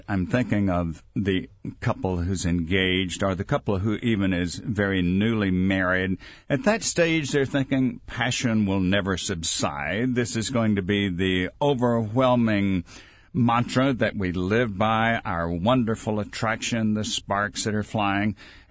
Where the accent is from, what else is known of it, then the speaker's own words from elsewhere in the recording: Mississippi, United States; I remember I was directing a seminar in my home state of Mississippi